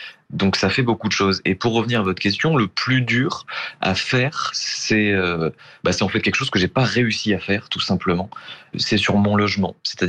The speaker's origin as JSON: {"language": "French", "region": "south of France", "country": "France", "tie": "born or raised there", "lives_now": "Paris, France", "said": "moi j'habite à Paris, mais je ne suis pas parisien, je suis natif du sud de la France."}